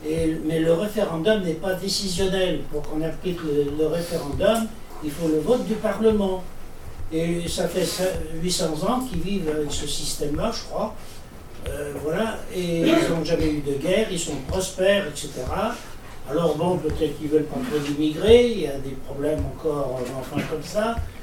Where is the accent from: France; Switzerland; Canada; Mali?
France; Auvergne-Rhône-Alpes; Eh bien, moi, monsieur, je suis savoyard